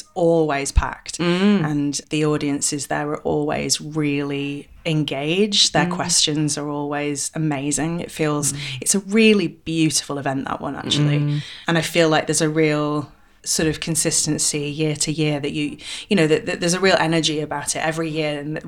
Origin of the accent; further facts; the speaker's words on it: Sheffield, Yorkshire and the Humber, United Kingdom; also born or lived in Manchester / London; like I was born in Sheffield in the UK, and I grew up there, and I studied in Manchester and then again in London, and I was an actor in London for a long time.